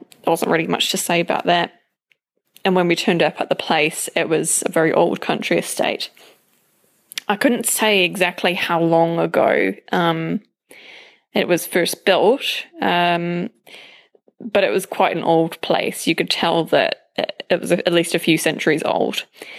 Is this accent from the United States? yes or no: no; United Kingdom; now in New Zealand